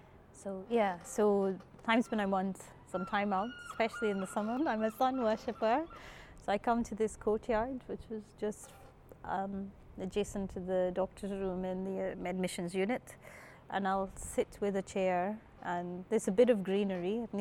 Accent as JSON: {"language": "English", "country": "Kenya", "tie": "born or raised there", "said": "Growing up in Kenya, we had a big garden"}